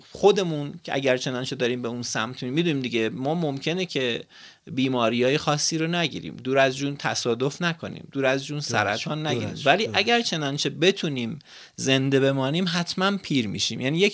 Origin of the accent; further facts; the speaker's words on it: Iran; همین الان که 10% ما به عنوان یک ایرانی